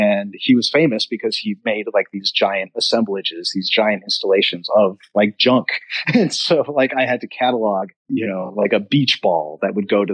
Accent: Minnesota, United States; I felt like because I was from Minnesota, I had like this kind of more diligent like work ethic

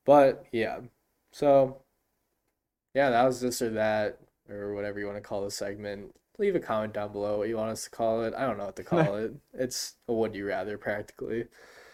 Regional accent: Wisconsin, United States; I'm gonna say this because I think they already know we're from Wisconsin.

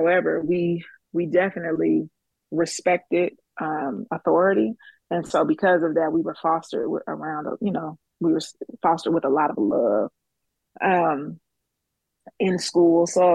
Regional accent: Dayton, Ohio, United States; I'm from Dayton, Ohio originally. That's where I was born and reared in my teenage years, and then I immediately flew the coop after that. But I'm a Midwest girl, grew up in the inner city.

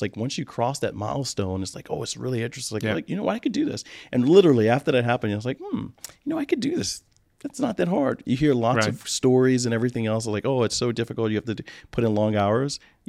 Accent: Brusly, Louisiana, United States; now in Rochester, United States; I grew up, my family is from New Orleans, but I grew up in West Baton Rouge Parish in a city known as Brule, Louisiana

